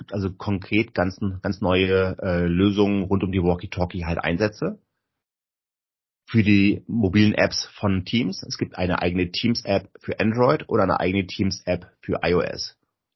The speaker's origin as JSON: {"language": "German", "town": "Kassel", "region": "Hesse", "country": "Germany", "said": "Ich komme selber, komme ich aus Kassel, südlich von Kassel, wohne hier in Nordhessen"}